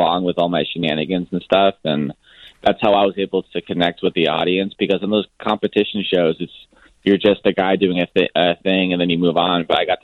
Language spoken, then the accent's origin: English; San Diego, California, United States; So I'm from San Diego, and so is she.